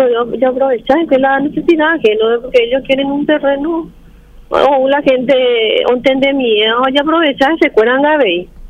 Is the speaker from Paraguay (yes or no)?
yes; Paraguay